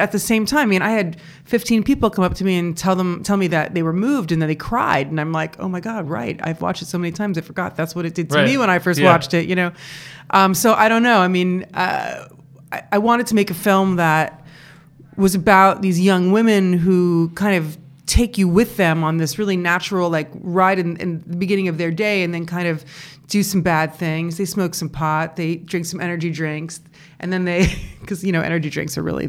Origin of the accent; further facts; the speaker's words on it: Los Angeles, California, United States; because growing up in Los Angeles, I was just like, I don't want to be a part of that.